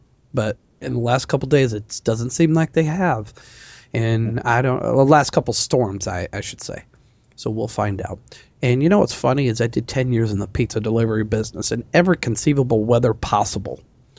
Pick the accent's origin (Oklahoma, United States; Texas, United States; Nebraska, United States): Nebraska, United States; from Nebraska.